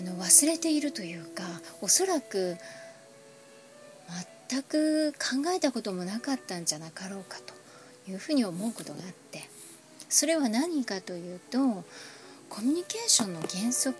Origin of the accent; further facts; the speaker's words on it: Kyushu, Japan; 私も九州出身で